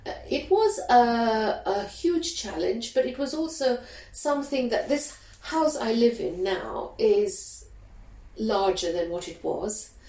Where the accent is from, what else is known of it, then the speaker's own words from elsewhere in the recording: Uganda; moved away; But the girls in the school were already told that I come from Uganda, I am displaced, and they need to be kind to me.